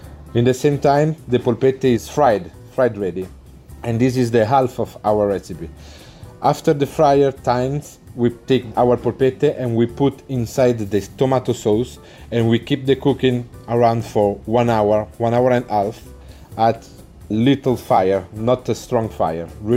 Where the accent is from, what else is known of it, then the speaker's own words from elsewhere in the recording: Italy; now in United Kingdom; I'm the executive chef for the Big Mama group here in UK. I come from Italy